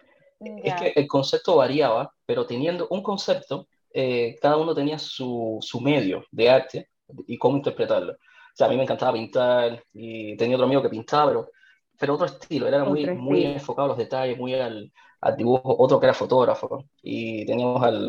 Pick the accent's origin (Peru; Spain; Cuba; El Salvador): Cuba; now in Santiago, Chile; bueno, yo soy de Cuba y cubanos hay por todo el mundo